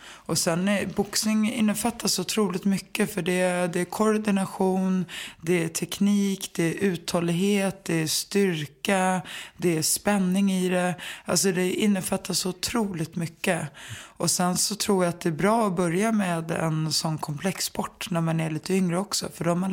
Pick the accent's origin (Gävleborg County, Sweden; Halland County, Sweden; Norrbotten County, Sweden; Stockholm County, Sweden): Stockholm County, Sweden; Stockholm; Jag är uppvuxen i liksom Enskededalen som är som... ja, det är ju lägenheter som uppbyggda som små gårdar.